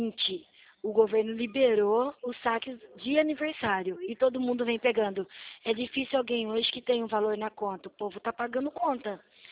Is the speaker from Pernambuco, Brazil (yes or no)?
no; Americana, São Paulo, Brazil; Eu sou de Americana